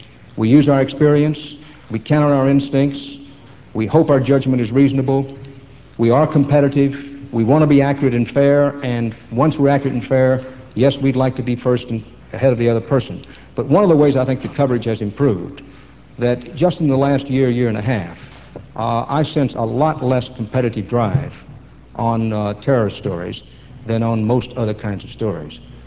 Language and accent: English; Texas, United States; Those of you who know my home state, there's a huge ranch called the King Ranch.